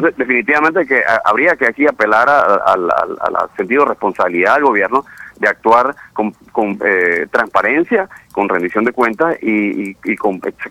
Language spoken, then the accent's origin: Spanish; Panama; la pregunta inevitable, inexorable, que uno tiene que hacerse como panameño